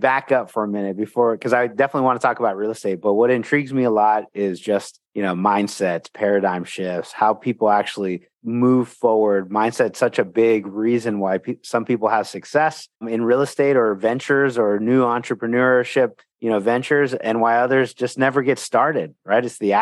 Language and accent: English; Texas, United States; Like, man, I was from Texas, you know, from the US here, and our family, you know, has a background, foreigners moving